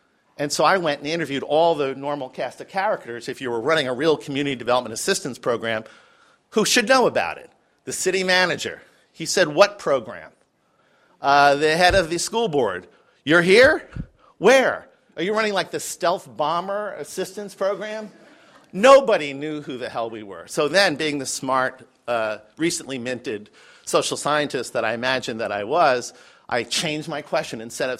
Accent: New York, United States; I'm from New York, as you probably could tell.

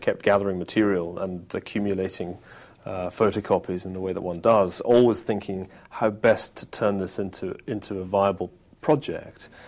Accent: Scotland, United Kingdom; born there; I was born in Scotland in 1964

